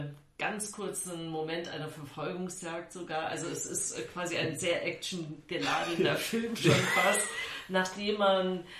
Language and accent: German; West Germany, Germany; auch als Westdeutscher kann man vielleicht sogar einfügen